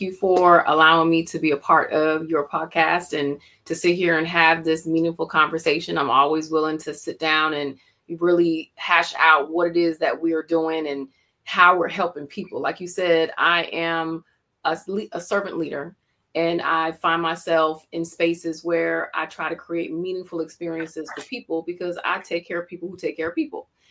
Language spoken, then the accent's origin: English; Florida, United States; So for me, growing up in South Florida in the 80s at the time, I was surrounded by a lot of people that didn't really look like me.